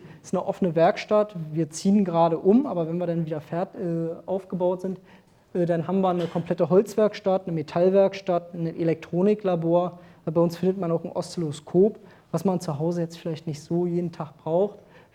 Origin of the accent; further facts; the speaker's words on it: Berlin, Germany; Ist mir eh alles egal, ich bin Berliner.